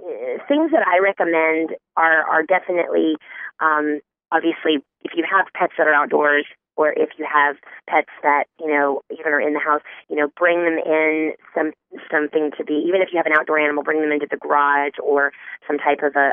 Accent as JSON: {"language": "English", "region": "Tennessee", "country": "United States", "lives_now": "California, United States", "said": "I'm from Tennessee, so I know what all the thunderstorms and things are like just from, you know, being from back the area. But living out here in the central part of California"}